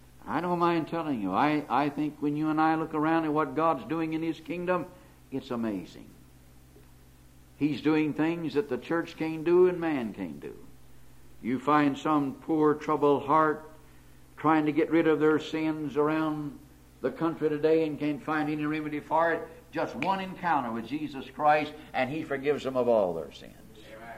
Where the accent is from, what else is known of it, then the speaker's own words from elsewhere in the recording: United States; You know, I as an American, and you as an American, you wonder what's going to happen to our own country.